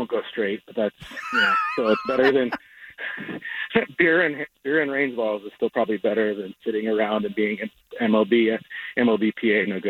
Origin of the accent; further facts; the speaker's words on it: Montana, United States; My home state of Montana will not have professional baseball.